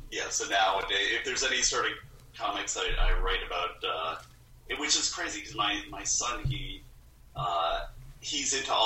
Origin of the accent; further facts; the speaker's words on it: Massachusetts, United States; moved away; Like I said before, I grew up in Massachusetts, and I came out here to the Midwest